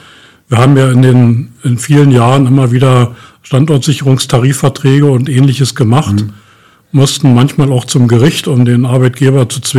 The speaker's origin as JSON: {"language": "German", "town": "Hennigsdorf", "region": "Brandenburg", "country": "Germany", "tie": "born or raised there", "said": "bin jetzt 68 Jahre alt, geboren in Hennigsdorf, hier aufgewachsen, immer hier gewesen."}